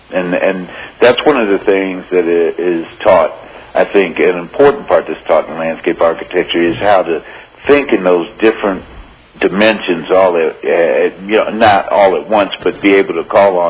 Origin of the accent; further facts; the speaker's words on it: Midwest, United States; now in Colorado, United States; Or where I grew up in the Midwest